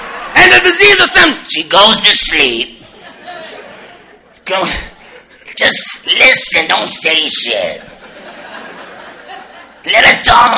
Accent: New York City, New York, United States; Traveling, I'm from New York City

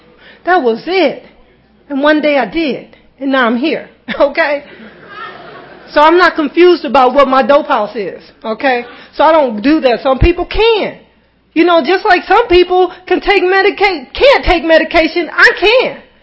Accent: the North, United States; the white people down in Atlanta, it's a little bit different than the ones that I grew up with in the North.

